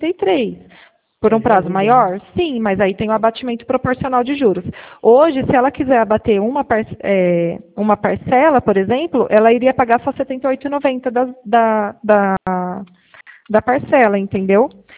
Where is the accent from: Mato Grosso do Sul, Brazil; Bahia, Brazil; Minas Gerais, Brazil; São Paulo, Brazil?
São Paulo, Brazil; Pedreira; eu sou de Pedreira.